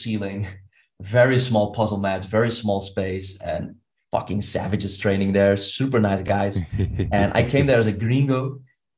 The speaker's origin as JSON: {"language": "English", "country": "Netherlands", "said": "we come from the Netherlands."}